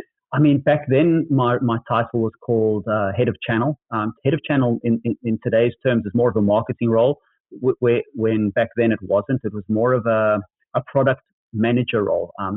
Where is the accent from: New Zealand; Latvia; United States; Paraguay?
New Zealand; born there; I was born in New Zealand